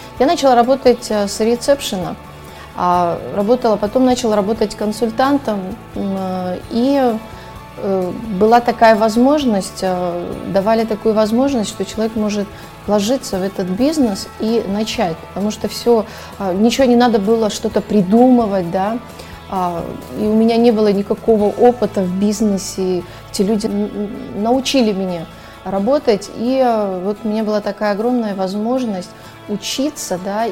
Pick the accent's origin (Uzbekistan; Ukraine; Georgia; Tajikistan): Tajikistan; now in Moscow, Russia; мне 35 лет, я родом из Таджикистана, по профессии я медик